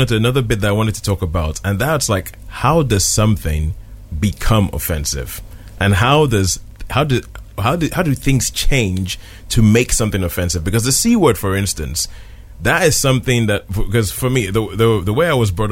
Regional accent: Nigeria; now in United Kingdom; I grew up in Nigeria, came to England from 1996

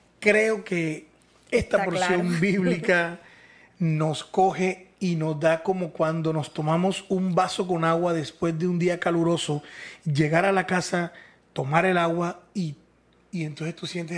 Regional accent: Barranquilla, Atlántico, Colombia; nosotros somos de Barranquilla, estamos en Barranquilla, estamos en Colombia

